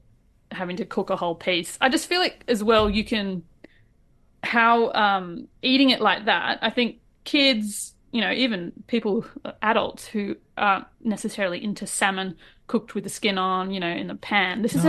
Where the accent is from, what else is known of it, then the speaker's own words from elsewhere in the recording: Australia; Being an Aussie, we do call them shallots.